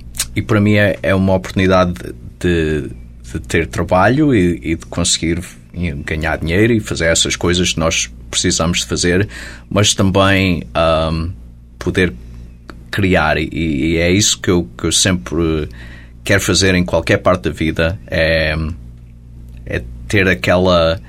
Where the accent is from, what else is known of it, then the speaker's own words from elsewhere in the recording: Hudson, United States; Portanto, a crescer em Hudson, toda a gente tocava música e eram muitos portugueses, e foi um sítio muito bom para continuar a crescer e a tocar música com...